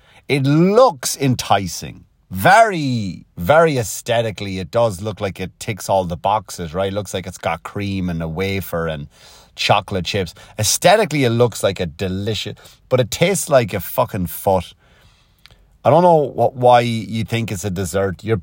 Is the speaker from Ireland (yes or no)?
yes; Ireland; I did this bit about my Irish accent and people trying to do it. And ever since then, I know two or three other Irish comics have done the same bit almost word for word.